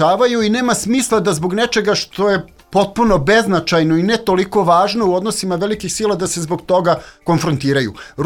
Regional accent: Serbia; došlo do promjene tog svetskog poretka u kome mi kao Srbi nikakve šanse nismo imali

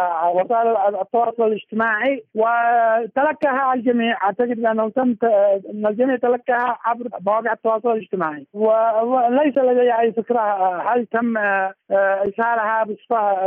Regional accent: Yemen; بالنسبة لنا كيمنيين وكقوى في الداخل

